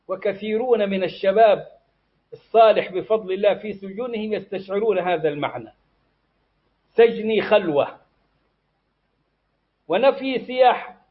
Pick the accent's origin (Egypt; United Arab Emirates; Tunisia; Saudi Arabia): Egypt; moved away as an adult; أنا شخصيا خرجت من مصر لما ضيق علي في الدعوة وفي الجامعة وهنا وهناك، فخرجت أستاذا زائرا إلى المدينة، بقيت بها 6 أشهر